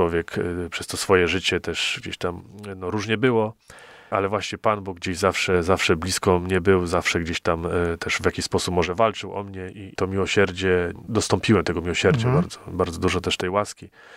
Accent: Koźminek, Greater Poland Voivodeship, Poland; ja pochodzę z Koźminka, tutaj z parafii w Koźminku, też niedaleko jest właśnie, sąsiadujemy z parafią w Opatówku

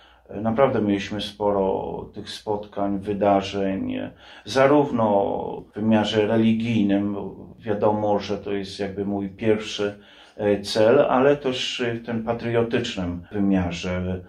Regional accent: Mława, Masovian Voivodeship, Poland; zresztą my spod Mławy wszyscy patrioci jesteśmy, tam zawsze walczakami byliśmy o polskość.

